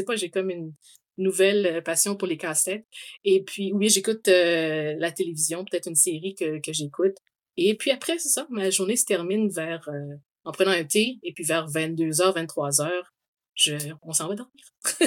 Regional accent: Montreal, Quebec, Canada; also born or lived in Kinshasa, DR Congo; Donc, je suis née en Afrique, dans la République démocratique du Congo, RDC, à Kinshasa, qui est la capitale. Mais en fait, quand je suis née, un an après ma naissance, on a quitté le Congo pour immigrer au Canada, à Montréal plus précisément.

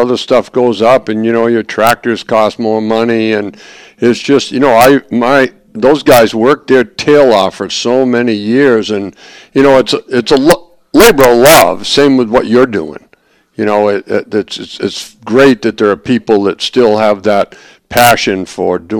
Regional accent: Ireland; Tobin, I'm an Irishman.

